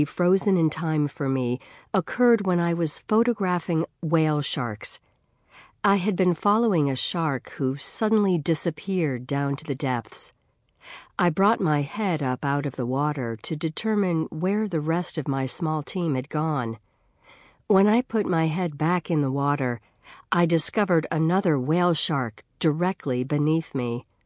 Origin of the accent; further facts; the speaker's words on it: San Diego, California, United States; I've always loved the outdoors, the mountains and ocean alike, and growing up in San Diego allowed me to explore both of these diverse ecosystems.